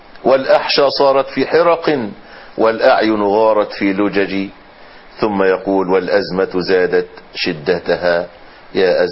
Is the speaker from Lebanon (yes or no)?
no; Egypt; حدث عند الناس، عندنا في مصر، عند الكثيرين من أهل مصر، نوع من أنواع اليأس.